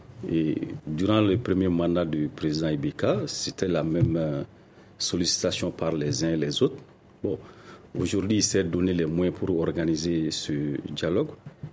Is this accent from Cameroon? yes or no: no; Mali; Il faut qu'on se parle. Nous sommes des Maliens. Personne ne doit nous imposer son agenda.